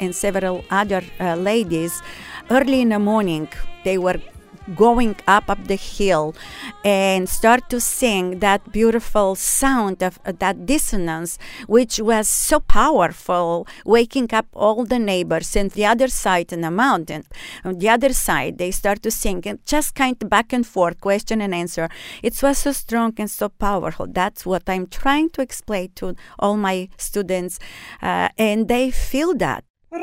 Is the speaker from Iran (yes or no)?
no; Bulgaria; moved away as an adult; now in United States; I am originally from Bulgaria, and I moved to the United States permanently in 1991.